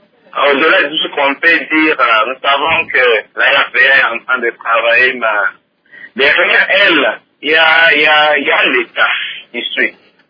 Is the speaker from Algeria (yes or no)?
no; Kananga, Kasaï-Central, DR Congo; Chez nous, au Congo, c'est toujours l'indirect qui prime sur les directs.